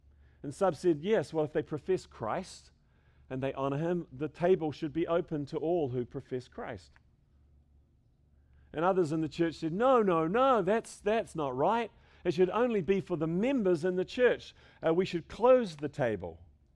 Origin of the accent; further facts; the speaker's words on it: New Zealand; I grew up in the Open Brethren Church in New Zealand.